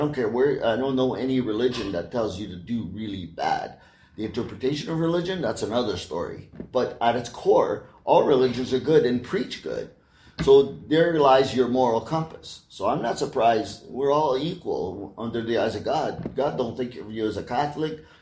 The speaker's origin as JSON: {"language": "English", "region": "Quebec", "country": "Canada", "moved": "yes", "said": "I came from Quebec downtown, and, you know, when we moved here in 71"}